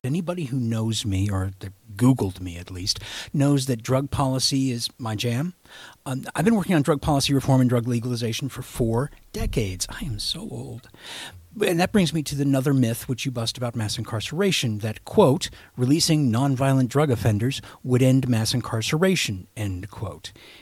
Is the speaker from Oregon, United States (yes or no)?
yes; Oregon, United States; one of the myths you bust has gotten a lot of traction recently in my home state of Oregon, sadly.